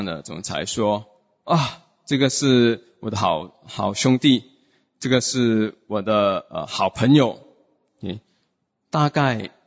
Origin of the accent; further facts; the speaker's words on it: Singapore; 还是我们新加坡人很喜欢用的 this is my bro，